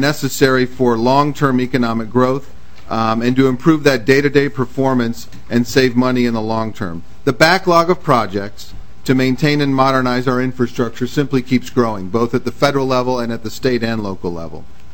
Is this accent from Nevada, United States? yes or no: no; Los Angeles, California, United States; moved away as an adult; now in Washington, United States; I grew up in Los Angeles, where we were number one for a long time. Finally, 25 years after being in D.C., I'm back to number one.